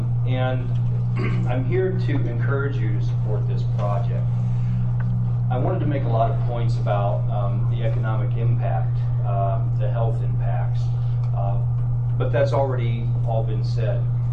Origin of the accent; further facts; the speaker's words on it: Racine, Wisconsin, United States; I'm from Racine and have been in public service in one fashion or another all of my adult life, actually.